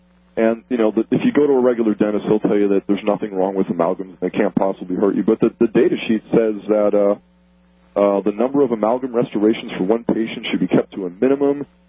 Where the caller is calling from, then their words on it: North Carolina, United States; Oh, hey, I'm from North Carolina.